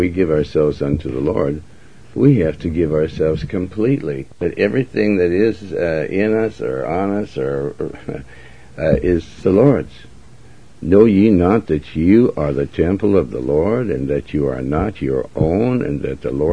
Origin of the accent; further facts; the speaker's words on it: Montana, United States; And, see, I come from Montana, and we know about these sort of things on the Western Channel, right?